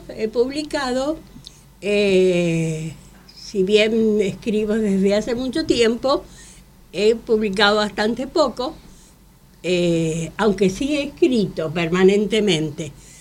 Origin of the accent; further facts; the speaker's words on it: Mendoza, Argentina; moved away as an adult; now in Buenos Aires, Argentina; Yo soy mendocina, vivo en Buenos Aires hace 6 años.